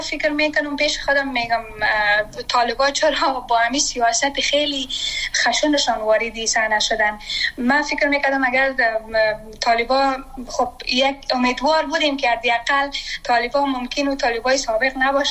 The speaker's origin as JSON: {"language": "Persian", "country": "Afghanistan", "said": "من شخصا آرزویی را ندارم که وطن ما ترک کنم، من سرمایه وطنم هستم، من اونجا درس خواندم"}